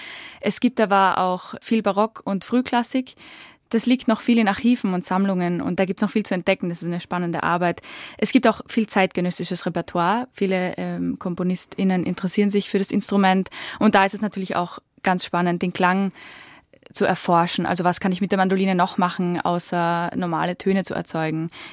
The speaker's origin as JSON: {"language": "German", "region": "Styria", "country": "Austria", "said": "Ja, ich komme aus der Steiermark, das war ein kleiner Ort in der Steiermark in Österreich."}